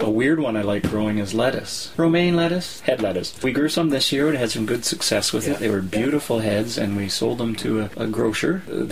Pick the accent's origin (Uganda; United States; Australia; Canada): Canada; Ontario; my father's side of the family was a farm family. Yep. I grew up in the Niagara region. Cherry orchards, peach orchards, all that stuff was around us.